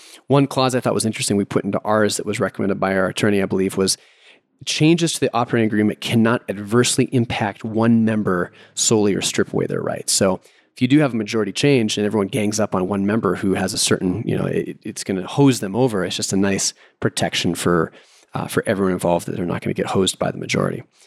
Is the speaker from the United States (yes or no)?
yes; United States; I'm not as familiar with them, not, you know, being an American